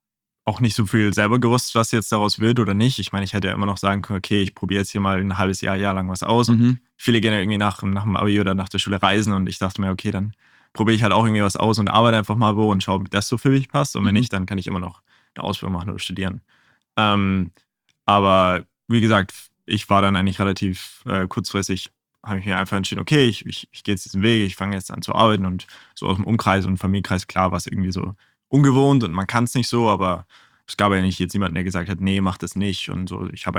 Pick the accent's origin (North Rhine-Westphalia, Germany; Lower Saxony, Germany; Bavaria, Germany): Bavaria, Germany; Freising; Ursprünglich geboren in München oder ein bisschen so nördlich von München Richtung Freising raus. Also wirklich so eher so auf dem Land groß geworden eigentlich